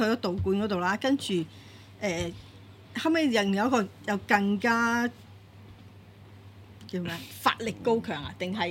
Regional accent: China; 因为我哋中國人都相信靈魂啊呢啲嘢啦

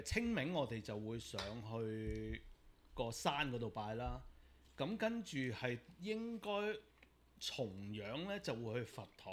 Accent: Kowloon City, Kowloon, Hong Kong; 就係以前我講過一個，就係我細個住九龍城就係有一單啦

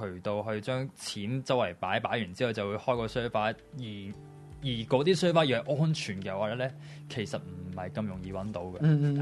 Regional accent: Hong Kong; 但我想大家身为香港人都是给回我们啦

